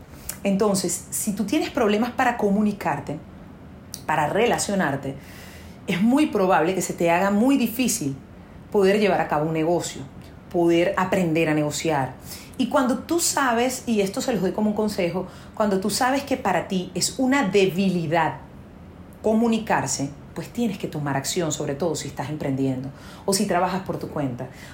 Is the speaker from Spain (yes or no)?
no; Venezuela; now in United States; yo no soy americana, yo soy venezolana, nacionalizada americana.